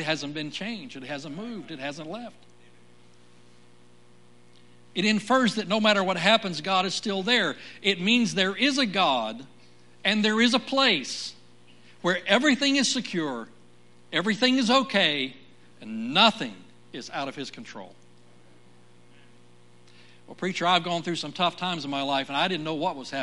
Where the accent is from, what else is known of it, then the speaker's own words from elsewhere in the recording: Alabama, United States; accent: Alabama; Years ago, with my Alabama accent still intact, I call him Laban.